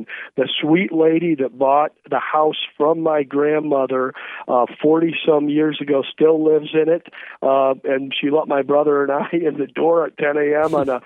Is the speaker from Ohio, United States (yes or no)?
yes; Toledo, Ohio, United States; moved away as an adult; now in Arizona, United States; I was born in Toledo, Ohio. That's where I was raised.